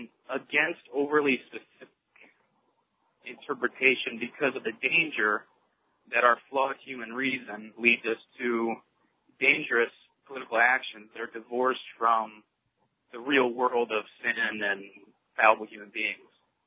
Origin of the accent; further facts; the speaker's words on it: Indiana, United States; I'm actually from Indiana. I'm driving home right now for Easter.